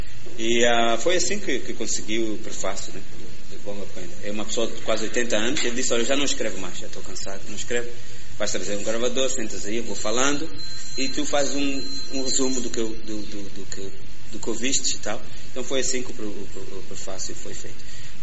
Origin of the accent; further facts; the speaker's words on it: Angola; also born or lived in Portugal; eu nasci em Portugal, não é tão fácil assim mudar. Eu nasci quando meu pai estava a finalizar os estudos universitários, e com um ano a família voltou para Angola.